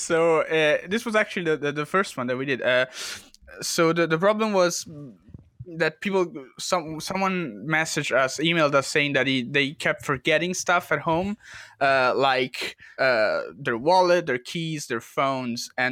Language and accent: English; Rome, Lazio, Italy; English is a second language; I'm from the middle. I'm from Rome.